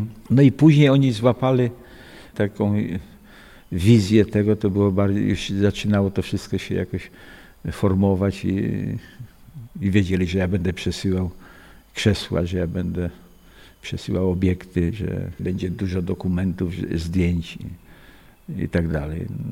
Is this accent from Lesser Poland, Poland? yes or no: yes; Chrzanów, Lesser Poland, Poland; born there; ja się urodziłem w Chrzczanowie, czyli to jest niesamowite miejsce, bo to jest jedno z najstarszych takich osad tutaj.